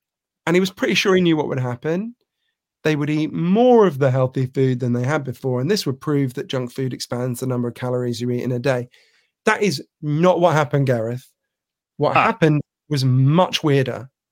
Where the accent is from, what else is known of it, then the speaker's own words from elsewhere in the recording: United Kingdom; born there; the year I was born in Britain